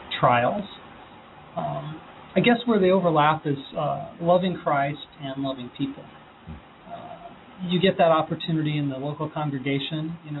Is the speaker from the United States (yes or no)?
yes; Omaha, Nebraska, United States; I'm from Omaha, Nebraska originally, so I'm a Husker fan.